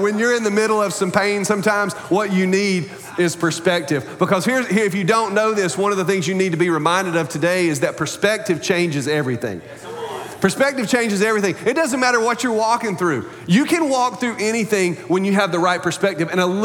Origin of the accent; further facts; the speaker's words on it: Wilmington, North Carolina, United States; As you heard, I am from Wilmington, North Carolina